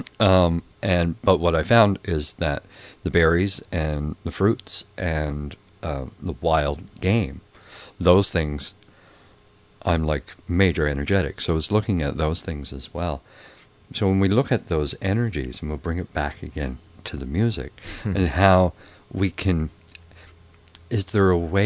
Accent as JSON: {"language": "English", "region": "Newfoundland and Labrador", "country": "Canada", "tie": "born or raised there", "said": "when I was home and I was growing up in Newfoundland, this is some of the stuff that we were taught."}